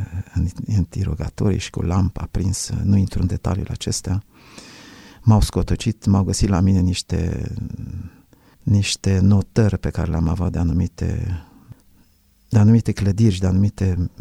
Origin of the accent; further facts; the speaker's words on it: Romania; am fost tratat foarte bine de către cehi când le-am spus că eu sunt român